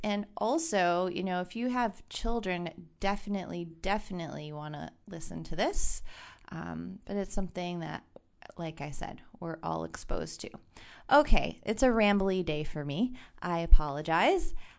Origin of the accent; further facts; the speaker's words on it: East Coast, United States; It wasn't, so I'm from the East Coast.